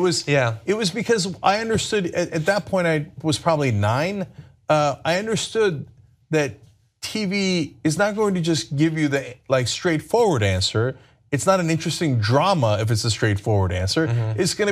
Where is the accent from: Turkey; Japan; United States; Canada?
Turkey; the most popular show on television when I was growing up in Turkey was